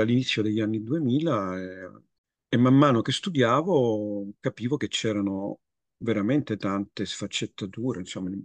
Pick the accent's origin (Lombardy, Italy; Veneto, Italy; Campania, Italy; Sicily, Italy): Sicily, Italy; Mi sono sempre dedicato con particolare attenzione ai vini della mia terra, quindi della Sicilia.